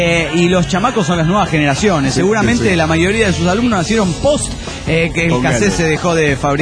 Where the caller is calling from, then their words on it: Cancún, Quintana Roo, Mexico; de Cancún, Quinto Rock.